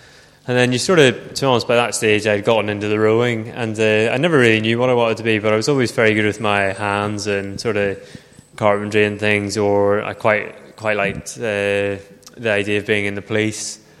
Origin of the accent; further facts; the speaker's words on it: Northern Ireland, United Kingdom; moved away as an adult; So I grew up in Northern Ireland. I came over to university at Oxford Brookes